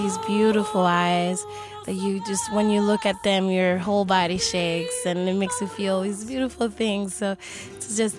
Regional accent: San Juan, Puerto Rico; now in New York, United States; I was raised in San Juan, Puerto Rico, and I've been in New York for about 18 years, and I've been doing music since I've been there

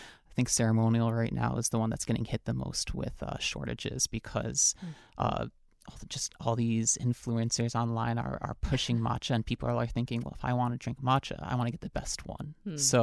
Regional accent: New York, United States; I was actually born and raised in New York. So my roots are Chinese.

